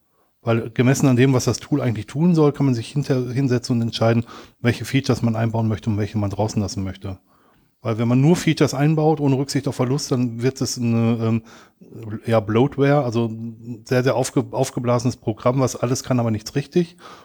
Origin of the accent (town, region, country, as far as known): Germany; now in Switzerland